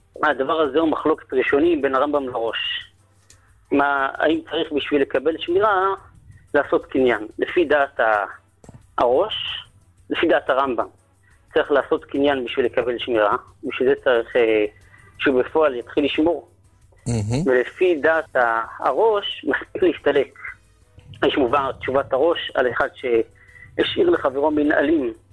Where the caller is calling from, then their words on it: Jerusalem, Jerusalem District, Israel; אני מירושלים.